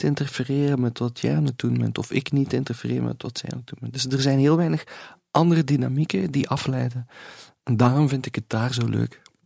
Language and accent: Dutch; Beervelde, East Flanders, Belgium; het dorp waar ik opgegroeid ben, Beervelde, waar ik nog steeds woon, het ligt op ongeveer 10 kilometer van Oostakker.